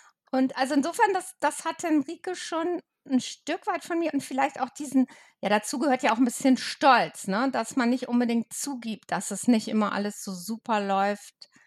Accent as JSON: {"language": "German", "region": "Hamburg", "country": "Germany", "said": "Ich komme ja aus dem Norden, aus Hamburg, war auch viel auf Sylt, also von Kindheit an, also von Säuglingen halt an tatsächlich."}